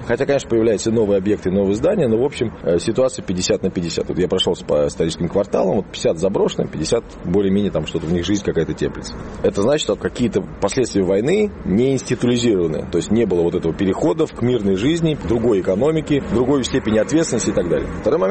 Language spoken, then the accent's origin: Russian; Russia; урбанист, эксперт по развитию постсоветских территорий. Я из России, живу я в трех городах, Москва, Питер, Калининград.